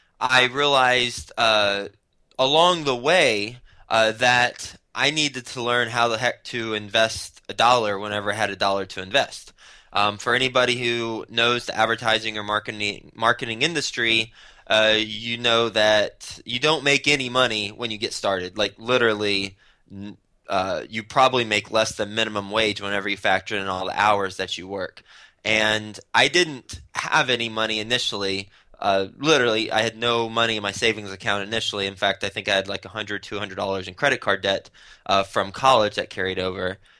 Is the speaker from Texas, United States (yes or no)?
yes; Fort Worth, Texas, United States; moved away as an adult; now in New York City, United States; I moved from Texas, where I'm from. I grew up in Fort Worth, Texas. Went to school in Texas at Texas Tech. Moved straight from Texas to New York City to work in advertising